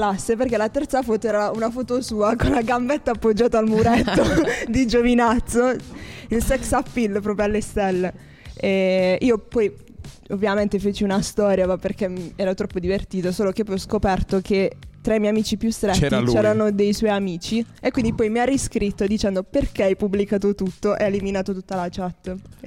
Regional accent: Bitonto, Apulia, Italy; visto che siamo tutti di Bitonto

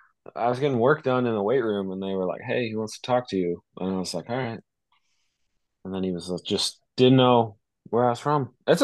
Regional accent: New Jersey, United States; also born or lived in South Dakota; I'm actually from South Dakota. That's where I was born. And I didn't move to New Jersey until I was in second grade. So, but I also, you know, I'm Burlington County.

